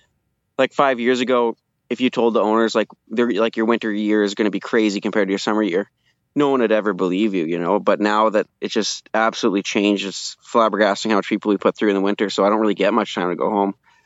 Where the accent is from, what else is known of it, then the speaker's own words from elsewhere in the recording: Brandon, Manitoba, Canada; I'm originally from Brandon, Manitoba, southern Manitoba, but I've been working up at Baker's Narrows Lodge for the last 5 years, both summer and winter.